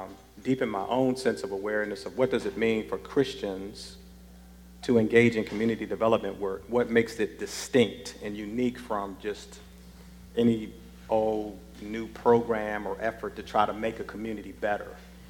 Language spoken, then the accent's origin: English; Washington, District of Columbia, United States; I grew up in the Black Baptist Church tradition, 150-year-old church in Washington, D.C.